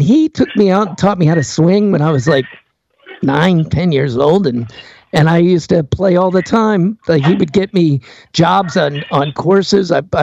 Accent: Florida, United States; born there; I mean, he knows I was born in Florida. My family's from Kentucky, and I was raised Pentecostal.

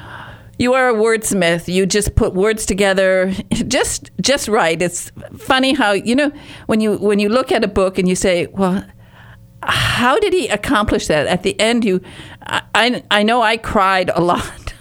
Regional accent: Michigan, United States; I'm from Michigan's northern Upper Peninsula, and I really was raised practically in the forest.

